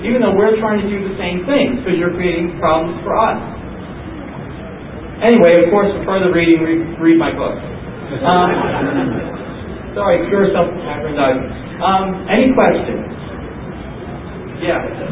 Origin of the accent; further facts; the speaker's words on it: New York, United States; I'm also from New York, so I'll call it a yenta.